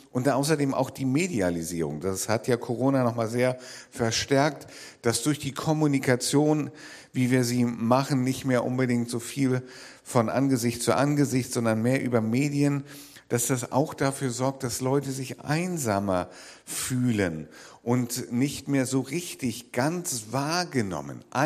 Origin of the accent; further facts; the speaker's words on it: Germany; ich komme ja so aus der Nähe von Hamburg